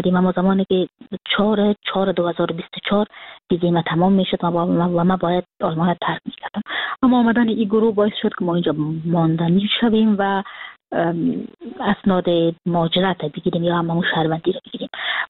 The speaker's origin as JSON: {"language": "Persian", "region": "Kabul", "country": "Afghanistan", "moved": "yes", "lives_now": "Frankfurt, Germany"}